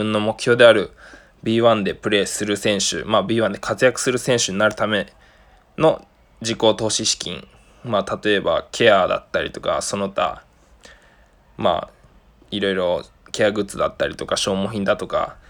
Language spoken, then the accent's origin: Japanese; Yokosuka, Kanagawa, Japan; also born or lived in United States; アメリカ生まれで神奈川県の横須賀市育ちです。年齢は26歳、